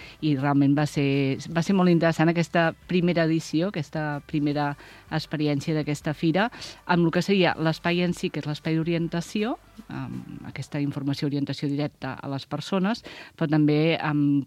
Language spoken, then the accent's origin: Catalan; Vilafranca del Penedès, Catalonia, Spain; perquè soc de Vilafranca